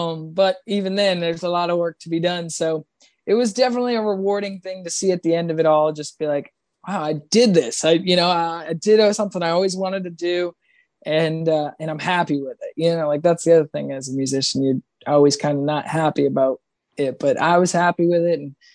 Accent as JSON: {"language": "English", "region": "Massachusetts", "country": "United States", "tie": "born there", "said": "Originally, I was born in Massachusetts."}